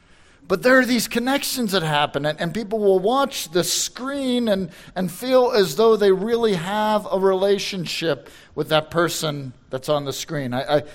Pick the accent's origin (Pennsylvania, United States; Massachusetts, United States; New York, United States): Pennsylvania, United States; Pittsburgh; North Dakota, okay, I'm from Pittsburgh, nice to meet you.